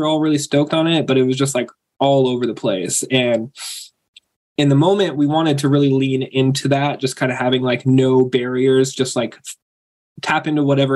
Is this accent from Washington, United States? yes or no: yes; Aberdeen, Washington, United States; Originally, I'm from Aberdeen.